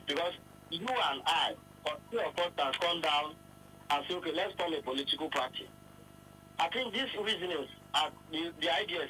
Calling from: Chicago, Illinois, United States; I'm calling from Chicago.

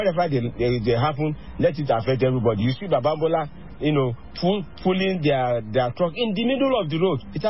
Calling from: Abuja, Federal Capital Territory, Nigeria; I'm calling from Abuja. I'm talking from Abuja.

